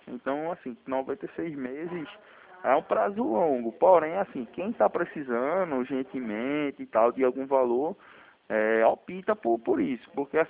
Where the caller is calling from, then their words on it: Recife, Pernambuco, Brazil; Não, eu sou de Belém, não. Eu falo de Recife.